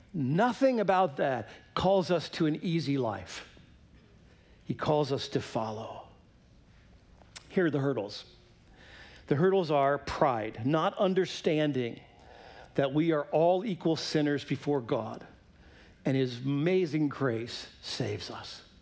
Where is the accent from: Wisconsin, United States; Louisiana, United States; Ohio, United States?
Ohio, United States; I grew up in Ohio in an area where there are a lot of Amish.